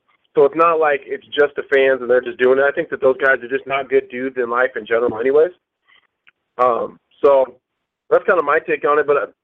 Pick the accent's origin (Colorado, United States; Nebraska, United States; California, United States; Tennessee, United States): Nebraska, United States; Omaha; You know, he's from Denver, I'm from Omaha. It's just about 7 hours away.